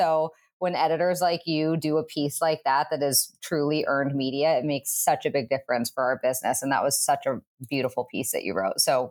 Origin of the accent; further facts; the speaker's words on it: Eugene, Oregon, United States; now in Los Angeles, United States; I'm from Eugene, Oregon originally, though now I live in Los Angeles